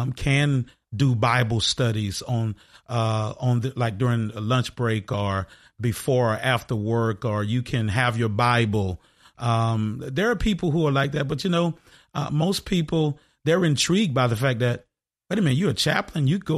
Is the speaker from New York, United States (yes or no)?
no; Orlando, Florida, United States; Well, I am a native of Orlando, Florida, born and raised, grew up in a wonderful community called Tangelo Park, which is sandwiched between International Drive and Sand Lake Road.